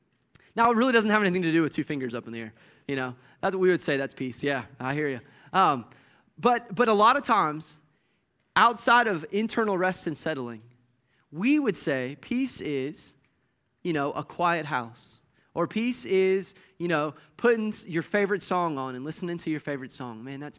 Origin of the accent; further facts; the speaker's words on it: Georgia, United States; I grew up in Georgia. I was born and raised there. And the team down there, of course, is the Atlanta Braves.